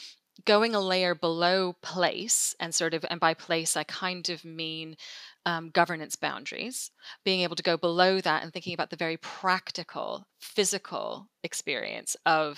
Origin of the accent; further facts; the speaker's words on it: United States; now in England; if people can't tell from the accent, I am not English. I am American, as opposed to Canadian, which is what I often get.